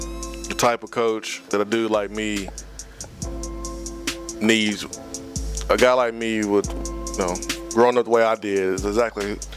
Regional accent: Huntsville, Alabama, United States; And, you know, I saw some of that growing up in Huntsville.

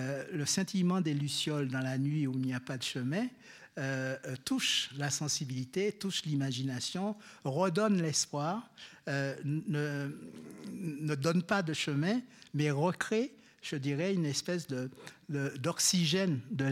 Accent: Martinique; en tant que martiniquais, antillais, créole américain

